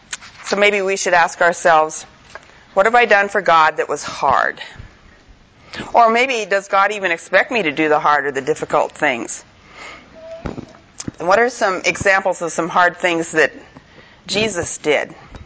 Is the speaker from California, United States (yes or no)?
no; Oregon, United States; It was really interesting listening to Helen talk, because she was raised in Michigan and I was raised in Oregon, but our lives weren't that different.